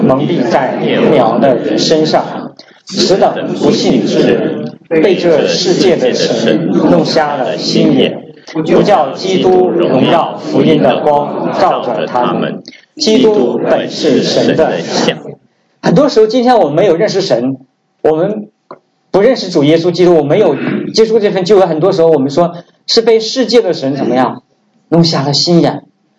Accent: Northeast China, China; 因为我们东北人讲话呢，就我在家里面跟我家人也是这样讲，我就不知道我讲的话跟普通话是什么样的差距，然后我就没有那个方言的那种概念

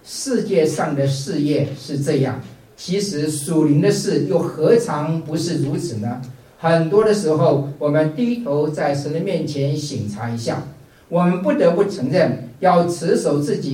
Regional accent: Taiwan; moved away; 好比说我从台湾来

